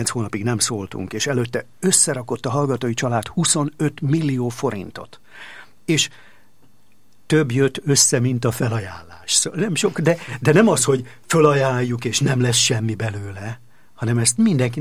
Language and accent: Hungarian; Halimba, Veszprém County, Hungary; born there; Azért halimbát mondtam, mert ott születtem, és az a falu nekem nagyon fontos.